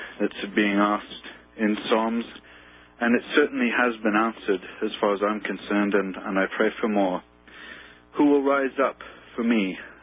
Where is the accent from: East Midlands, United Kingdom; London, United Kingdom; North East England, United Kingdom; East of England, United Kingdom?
London, United Kingdom; Well, I'm originally from London.